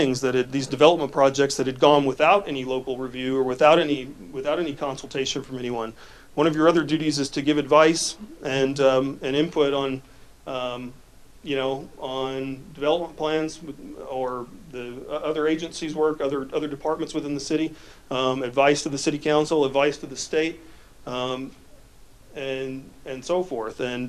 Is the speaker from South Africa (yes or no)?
no; Tennessee, United States; In my home state of Tennessee, I got a piece of property that's at the mouth of a river called the Harpeth River.